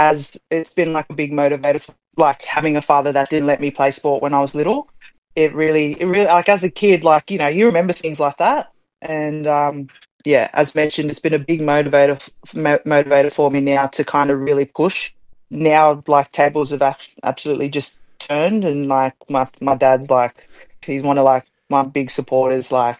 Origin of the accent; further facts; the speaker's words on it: Australia; also born or lived in New Zealand; I'm definitely an Aussie.